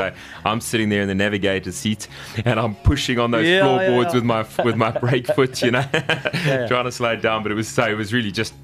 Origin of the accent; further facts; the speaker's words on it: Kempton Park, Gauteng, South Africa; also born or lived in Birmingham, United Kingdom; So grew up here. I grew up in Kempton Park on the East Rand. I spent, from when I was 5 years old being this side